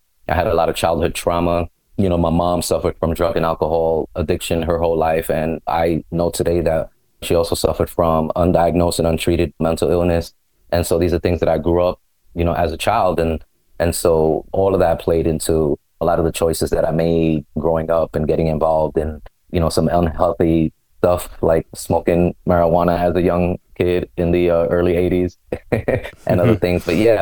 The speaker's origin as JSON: {"language": "English", "town": "New York City", "region": "New York", "country": "United States", "tie": "born or raised there", "said": "born and raised in the Bronx, New York, raised by a single Puerto Rican mom who came from Puerto Rico when she was 9 years old."}